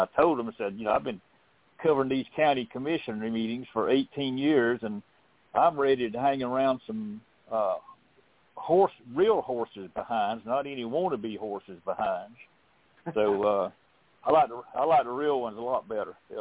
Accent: Florida, United States; also born or lived in South Alabama; He was when I was born in South Alabama, he was my mother just had been married too long, and he was a tenant farmer, farming on halves for some farm up there. And I think I was 15 months old when we finally moved to North Florida.

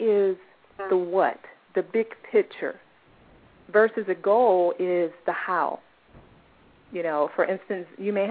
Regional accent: Seattle, Washington, United States; I hail from the Seattle area

